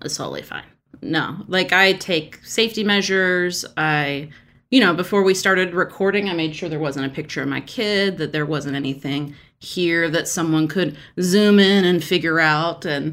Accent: Houston, Texas, United States; I'm Iranian, I'm a child of immigrants. I grew up outside of Houston in an all-white community.

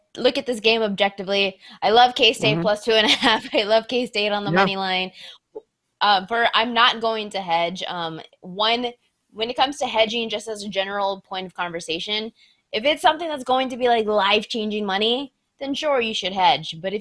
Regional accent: Texas, United States; as a Big 12 girl, born and bred in Texas, it grew up on the Big 12 conference

